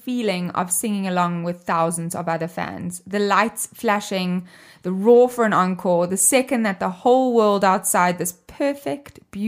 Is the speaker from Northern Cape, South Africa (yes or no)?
no; Cape Town, Western Cape, South Africa; music and pop culture journalist and live music fanatic. I grew up in Cape Town, South Africa.